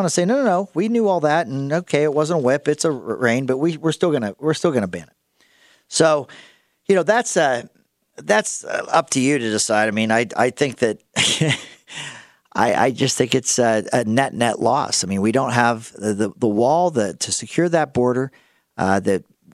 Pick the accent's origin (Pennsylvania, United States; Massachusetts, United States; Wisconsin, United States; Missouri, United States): Pennsylvania, United States; Pittsburgh; I grew up in Pittsburgh.